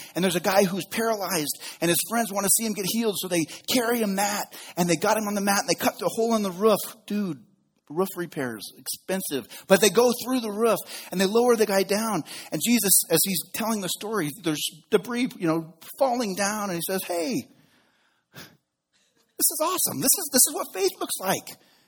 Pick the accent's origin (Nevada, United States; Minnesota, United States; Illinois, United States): Nevada, United States; Reno; one of the greatest gifts I've ever been given in my life is being able to live in my hometown. I grew up here. I went to high school here. Robert McQueen High Lancers. Woo, yeah. Graduated from University of Nevada.